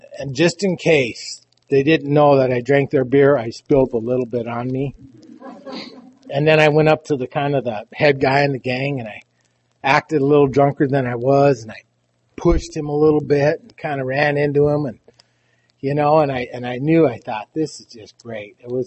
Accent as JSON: {"language": "English", "town": "Rapid City", "region": "South Dakota", "country": "United States", "lives_now": "Custer, United States", "said": "I'm from South Dakota. I'm from, originally from Rapid City. I live in Custer now."}